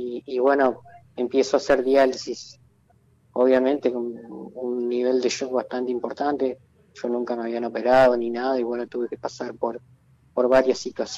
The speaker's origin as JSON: {"language": "Spanish", "town": "Crespo", "region": "Entre Ríos", "country": "Argentina", "tie": "born or raised there", "lives_now": "Aranguren, Argentina", "said": "Bueno, yo soy oriundo de Crespo, pero hace 13 años que vivo en Aranguren."}